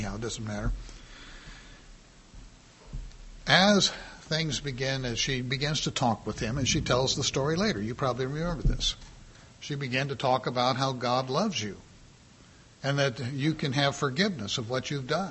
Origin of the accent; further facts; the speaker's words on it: Portland, Oregon, United States; we had a ladies' club up in Oregon, which was Portland, my hometown area, also my first pastorate.